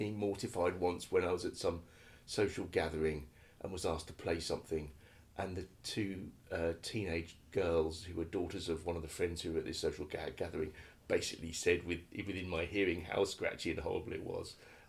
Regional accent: Banbury, South East England, United Kingdom; moved away as an adult; So basically I'm from Banbury because that's where I spent my entire youth until I left home to go to music college.

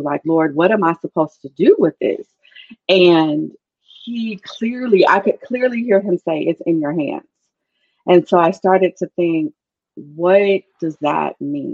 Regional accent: Chicago, Illinois, United States; Born and raised in the projects of Chicago, Illinois, called the Rockwell Gardens. If anybody's from Chicago listening.

